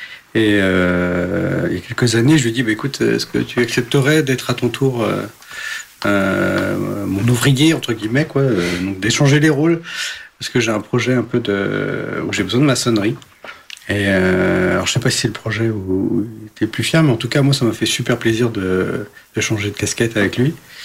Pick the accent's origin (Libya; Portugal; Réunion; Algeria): Portugal; en tant que Portugais, déjà on est blanc, On est plutôt catholique quand même